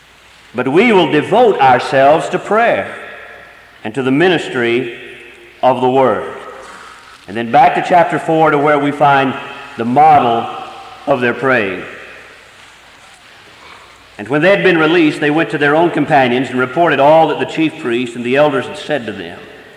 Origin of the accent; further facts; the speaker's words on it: Texas, United States; We come from West Texas, and if you've ever been there, you know there are not many trees.